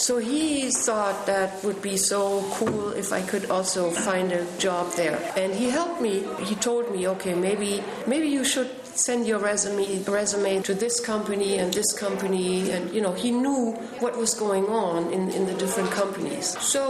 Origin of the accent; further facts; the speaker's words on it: Germany; So let me just answer that right away. I grew up in Germany.